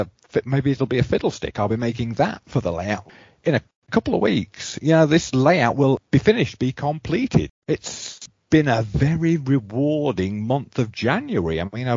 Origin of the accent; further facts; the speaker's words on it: England, United Kingdom; and I'm English, and I'm being affected by this